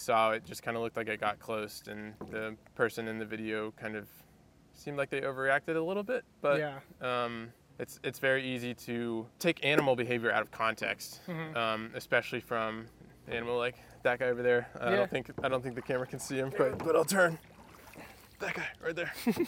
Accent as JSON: {"language": "English", "region": "the South", "country": "United States", "tie": "born or raised there", "said": "growing up in the South, like people do not like venomous snakes"}